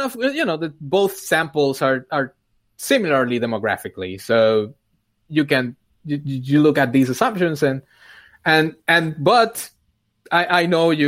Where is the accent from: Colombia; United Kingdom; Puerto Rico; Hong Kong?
Puerto Rico; I come from Puerto Rico, my wife is from Mexico